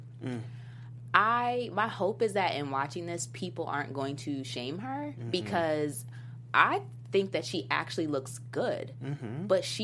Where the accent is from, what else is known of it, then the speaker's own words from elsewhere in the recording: New Jersey, United States; I'm from New Jersey and people got weight on them.